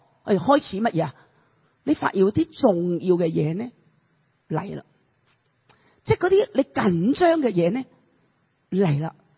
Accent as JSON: {"language": "Chinese", "country": "Hong Kong", "said": "我們香港人呢是全可能有可能是全世界的那個開冷氣那個冷的程度呢是冷到人家受不到的。"}